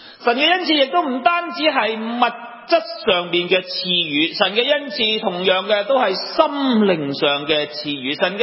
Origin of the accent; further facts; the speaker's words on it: China; 我们中国人呢也都是一样的，我们非常尊敬我们的祖宗的